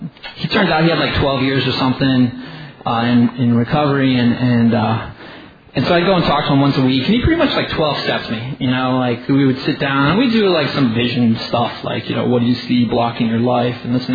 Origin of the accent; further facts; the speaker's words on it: Hawaii, United States; So I'm from Hawaii, and I got clean here in Hawaii. I moved here actually when I was 9 years old.